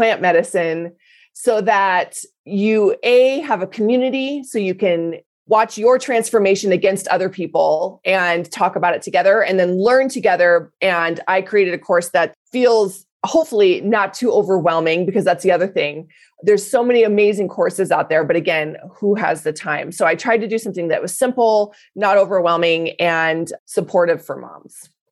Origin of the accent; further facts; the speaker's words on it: Denver, Colorado, United States; I'm from Denver, so of course I've smoked weed.